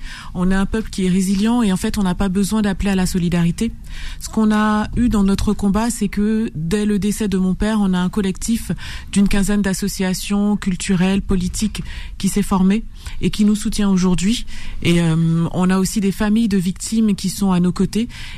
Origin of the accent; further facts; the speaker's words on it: Guadeloupe, France; Quand on vient de la Guadeloupe, on a déjà cette chose en nous